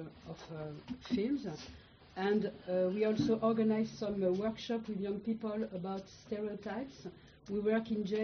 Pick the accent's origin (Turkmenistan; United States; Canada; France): France; accent: French; English is a second language; as you heard my French accent